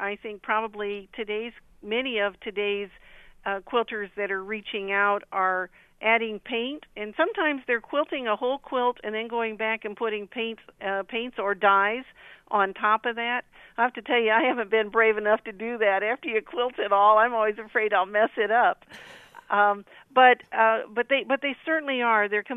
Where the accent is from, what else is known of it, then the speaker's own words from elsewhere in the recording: Muscatine, Iowa, United States; Yes, I am an Iowa girl. I was born and raised in Muscatine.